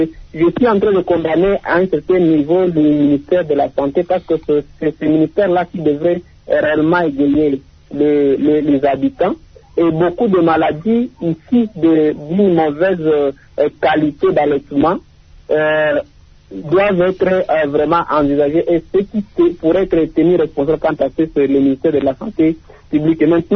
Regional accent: Chabunda, DR Congo; born there; Je prends l'exemple de mon village natal à Chabunda

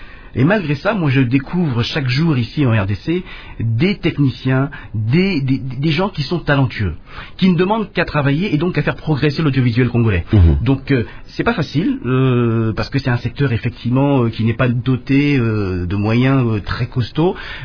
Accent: France; moved away as an adult; Moi, il se trouve que je suis né en France, donc j'ai grandi là-bas.

